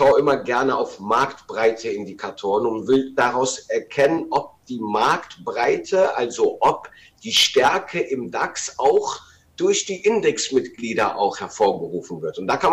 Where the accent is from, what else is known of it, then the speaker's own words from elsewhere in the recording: Rhineland, Germany; für mich als Rheinländer